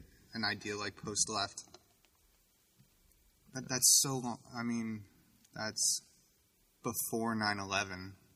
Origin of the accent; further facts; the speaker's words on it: Arizona, United States; because I'm from Arizona.